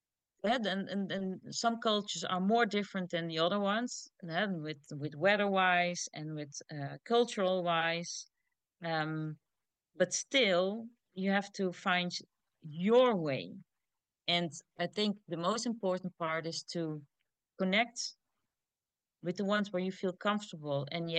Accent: the south, Netherlands; also born or lived in Germany / Amsterdam; I came from Germany back to the Netherlands. I come from the south, and I moved back to Amsterdam.

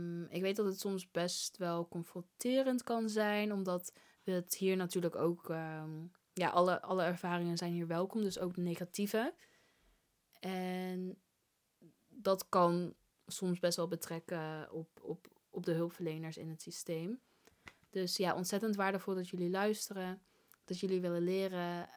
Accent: North Brabant, Netherlands; Wij zijn allemaal, alle drie komen we uit Brabant.

